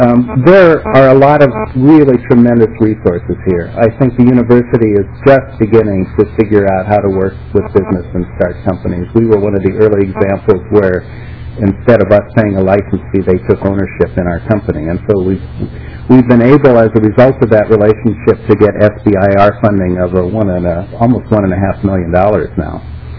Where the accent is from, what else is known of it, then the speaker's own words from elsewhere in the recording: Indiana, United States; moved away as an adult; now in Minnesota, United States; I grew up in Indiana, so I'm a transplant. I've been here since 1990, and I haven't left.